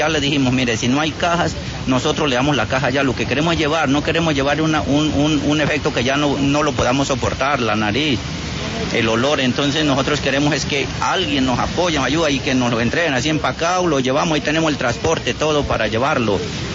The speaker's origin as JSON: {"language": "Spanish", "town": "Puerto del Carmen", "region": "Sucumbíos", "country": "Ecuador", "said": "Vengo de Puerto del Carmen, vengo del otro lado del Ecuador."}